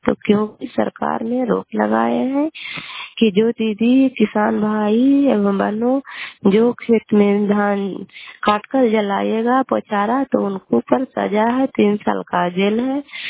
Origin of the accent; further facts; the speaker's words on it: Kalyanpur, Bihar, India; घर कल्याणपुर वाले बेलछी पंचायत प्रखंड चंडी जिला ललंदा का निवासी हूँ।